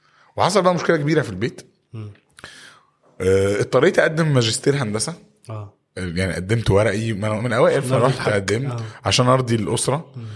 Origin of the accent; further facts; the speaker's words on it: Alexandria, Alexandria Governorate, Egypt; انا اسكندراني شغال في القريه الذكيه مهندس